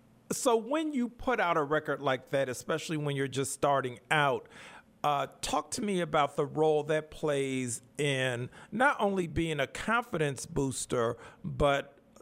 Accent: Chicago, Illinois, United States; I grew up in Chicago, but I did not know this song was recorded in Mississippi until very recently.

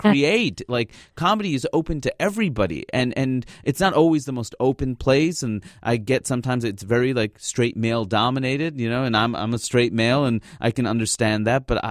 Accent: Queens, New York, United States; now in Brooklyn, United States; I grew up in Queens. I live in Brooklyn.

